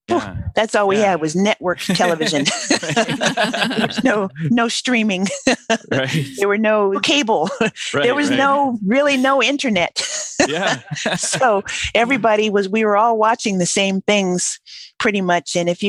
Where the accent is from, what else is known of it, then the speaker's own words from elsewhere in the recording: Hawaii, United States; So I grew up in the Hawaiian Islands, so I always start there.